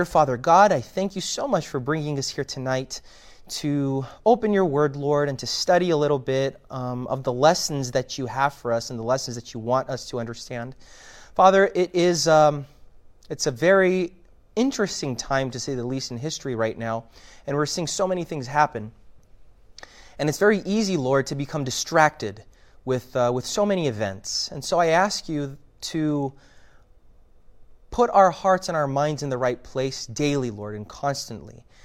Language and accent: English; Canada; We grew up in Canada, so I kind of like it.